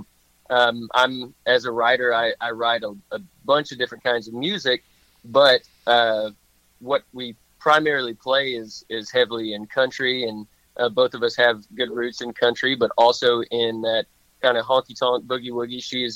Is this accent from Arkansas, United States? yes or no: yes; North Little Rock, Arkansas, United States; I grew up in North Little Rock, so I've basically been in this area my whole life.